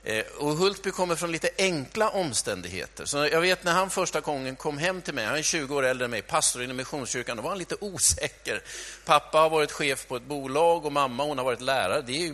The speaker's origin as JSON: {"language": "Swedish", "town": "Stockholm", "region": "Stockholm County", "country": "Sweden", "said": "Ni har ju fattat att jag är stockholmare"}